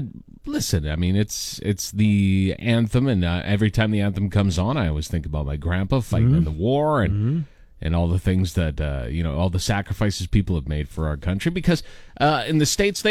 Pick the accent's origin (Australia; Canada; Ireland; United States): Canada; There used to be a time when I was growing up that everybody was very quiet about being Canadian.